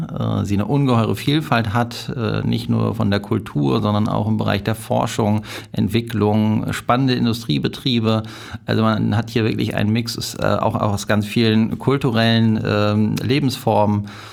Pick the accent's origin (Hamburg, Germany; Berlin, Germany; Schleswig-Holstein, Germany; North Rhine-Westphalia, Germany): Schleswig-Holstein, Germany; Lübeck; Naja, also ich bin mitten auf der Altstadtinsel groß geworden und bin auch die ersten 30 Jahre nicht von der Insel runtergekommen.